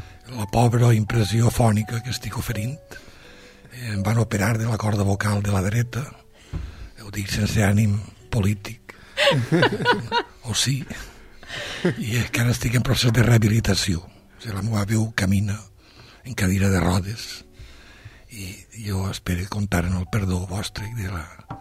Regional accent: Pego, Valencian Community, Spain; jo sóc de poble, de Pego

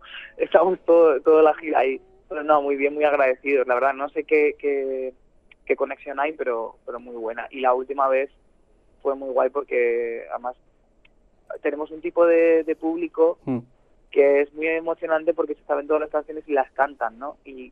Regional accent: Talavera de la Reina, Castilla-La Mancha, Spain; yo soy de Talavera y he visto siempre toda mi vida a grupos

